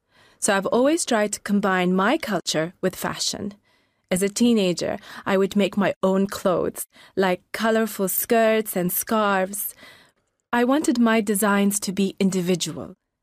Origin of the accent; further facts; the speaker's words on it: New York, United States; Well, as a teenager in New York, I had a lot of problems trying to dress in a modest way.